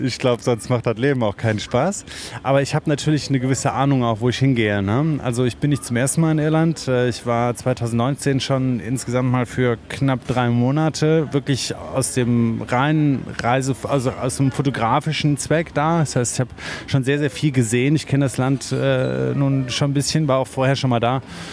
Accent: North Rhine-Westphalia, Germany; now in Leipzig, Germany; ich bin 42 Jahre alt, komme aus Leipzig. Wie man mir vielleicht anhört, bin ich kein Sachse. Ich komme nämlich eigentlich aus dem Rheinland und bin seit vielen, vielen Jahren in der Welt unterwegs.

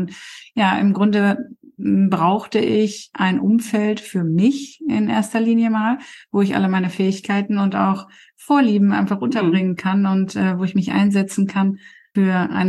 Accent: Coesfeld, North Rhine-Westphalia, Germany; born there; Ich bin gebürtige Coesfelderin und mein Mann kommt aus Rheine. Mhm. Also wir sind beide quasi Münsterlandkinder.

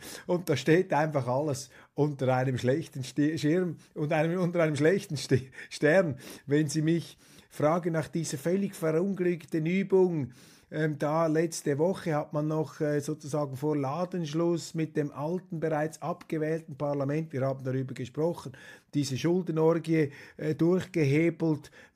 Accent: Switzerland; Da halte ich mich immer etwas zurück als Schweizer, denn wir Schweizer haben ja keine Vorstellung davon, was es heißt, in so einem Staat überleben zu müssen.

